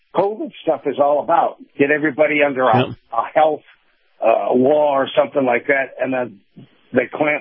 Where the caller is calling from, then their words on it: Sun City Center, Florida, United States; I'm in Sun City Center.